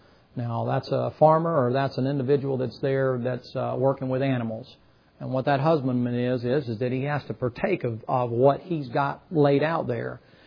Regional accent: the South, United States; especially here in the South. I'm a Southerner.

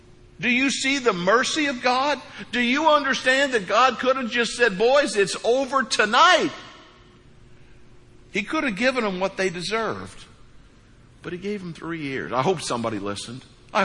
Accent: Missouri, United States; now in Florida, United States; I grew up in East Central Missouri. And the benefit of East Central Missouri, we have this weird stuff. It's called grass. I've lived in Florida now 30 years.

